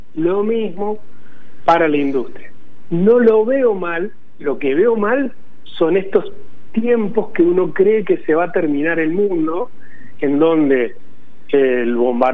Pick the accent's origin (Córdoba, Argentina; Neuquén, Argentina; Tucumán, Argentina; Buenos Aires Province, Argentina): Córdoba, Argentina; Canals; yo estoy ahora en mi pueblo, en Canals, al sur de Córdoba, 8.000 habitantes